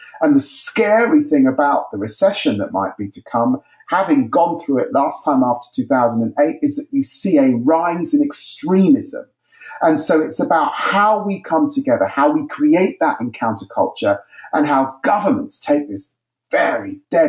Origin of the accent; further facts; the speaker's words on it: England, United Kingdom; I'm English, and I'm proud to be Caribbean.